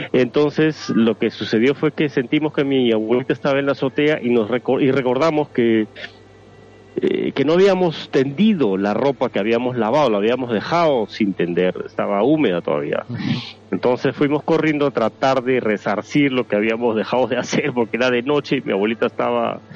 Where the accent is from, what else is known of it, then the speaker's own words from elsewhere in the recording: Peru; Solo en mi país, en Perú, hay como 5 o 6 colegios salesianos en distintas regiones del Perú. Y yo mis 11 años de formación los hice en un colegio de esta orden.